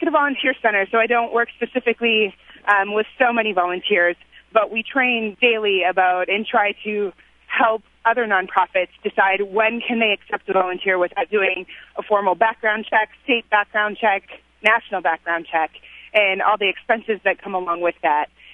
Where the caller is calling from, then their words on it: Minneapolis, Minnesota, United States; I am calling from Minneapolis, Minnesota, and I work for a volunteer center.